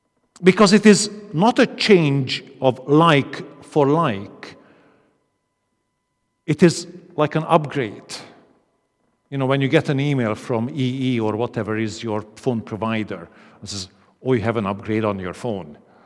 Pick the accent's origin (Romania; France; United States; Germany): Romania; Transylvania; English is a second language; As you can hear from my accent, I'm not quite from Comley Bank originally, not even East Kilbride. If you wondered, just in case. I'm originally from Transylvania.